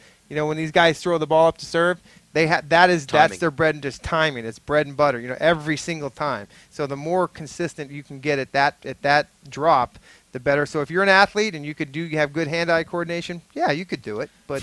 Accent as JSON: {"language": "English", "town": "Phoenix", "region": "Arizona", "country": "United States", "tie": "born or raised there", "said": "Well, I grew up in Phoenix, Arizona, went to a Catholic school."}